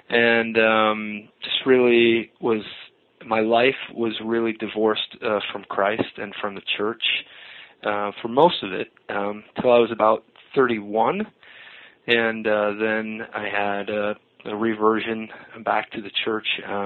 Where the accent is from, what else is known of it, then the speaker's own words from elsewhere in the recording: Janesville, Wisconsin, United States; also born or lived in Kenosha; I was born in Kenosha. We moved to Janesville when I was five, and grew up there, baptized Catholic